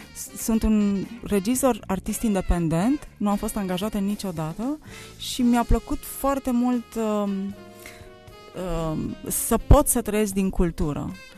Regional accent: Arad, Arad County, Romania; Provin din Arad, sunt născută în 1980.

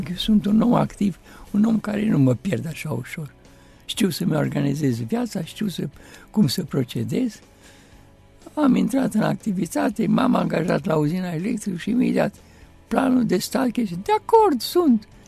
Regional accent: Romania; Sunt român ortodox, da.

